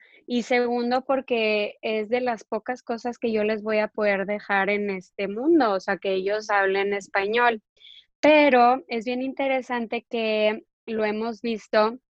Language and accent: Spanish; Monterrey, Nuevo León, Mexico; also born or lived in Mexico City; mi esposo y yo somos nacidos en la Ciudad de México, pero yo fui criada en Monterrey, entonces tenemos esa mezcla de las dos regiones